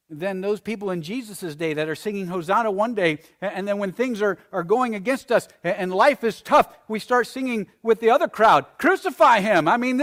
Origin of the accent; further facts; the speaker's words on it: Arizona, United States; But when I was a kid, growing up in Arizona, we had something called saladitos.